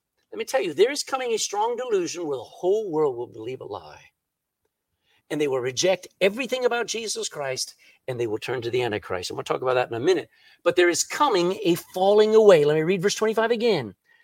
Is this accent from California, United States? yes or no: no; Texas, United States; listen, I'm a Texan. I never would read a Jewish book.